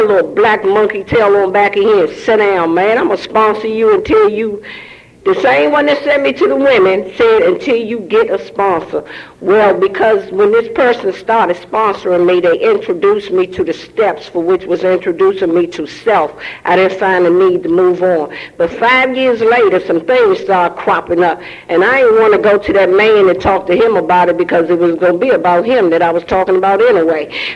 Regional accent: Washington, District of Columbia, United States; I am too homegrown from down Fifth and K, but I'm also homegrown from First and New York Avenue, and we used to hang at a McDonald's.

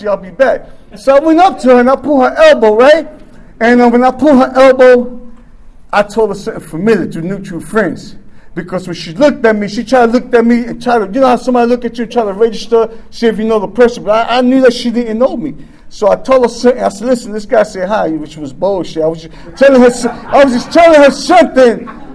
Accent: New York, United States; now in Baltimore, United States; It really ain't, because I come from New York. It's so different.

